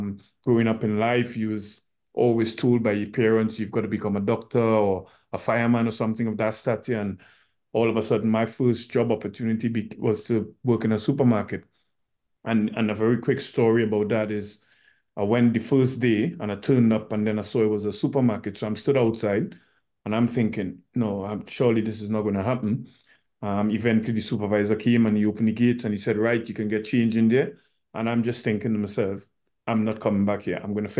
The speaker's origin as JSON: {"language": "English", "region": "Port of Spain", "country": "Trinidad & Tobago", "tie": "born there", "said": "but I was born in Trinidad, in the capital in Port of Spain. Grew up in a family of five."}